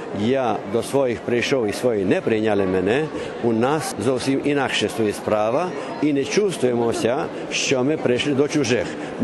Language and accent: Ukrainian; Romania; хоча й ми з Румунії, ми українці у Румунії, але ми приходячи на Україну, ми думаємо, що прийшли до нас.